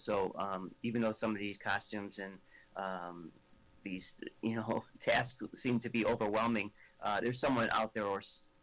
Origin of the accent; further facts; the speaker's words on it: Illinois, United States; I'm from Illinois.